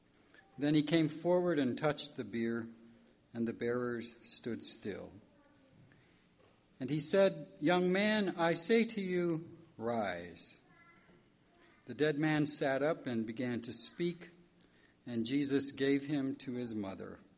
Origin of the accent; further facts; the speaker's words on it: Indiana, United States; I came here from Indiana, the flat, industrialized part of Indiana